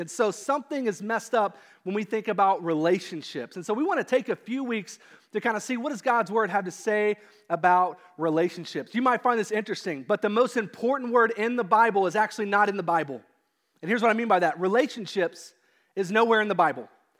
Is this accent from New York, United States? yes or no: no; Kentucky, United States; So I grew up in Southern Kentucky in the middle of nowhere on a hill with 144 acres in the Daniel Boone National Forest.